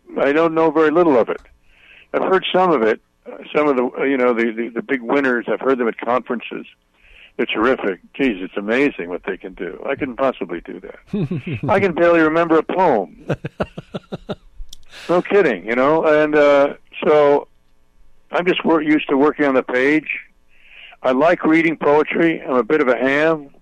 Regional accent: New York, United States; I'm a New Yorker, so I really can appreciate being out here, you know.

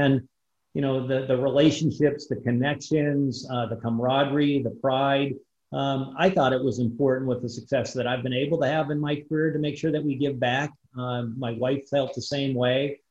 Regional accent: Michigan, United States; And growing up in the Upper Peninsula, the focus was really going to a Big Ten school.

